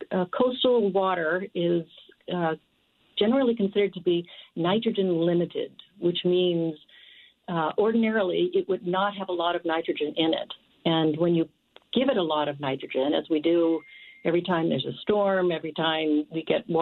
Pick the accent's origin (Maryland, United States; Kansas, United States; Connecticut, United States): Connecticut, United States; Glastonbury; I remember as a kid growing up in Glastonbury, walking down along the Glastonbury Meadows on the Connecticut River, and of course now I live at the Connecticut River estuary.